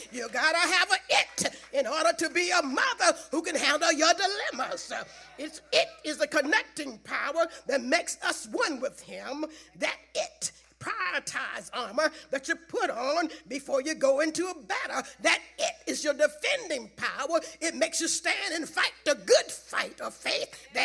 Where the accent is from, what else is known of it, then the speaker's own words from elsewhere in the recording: Pemberton, New Jersey, United States; We have a problem in my hometown, Pemberton, New Jersey.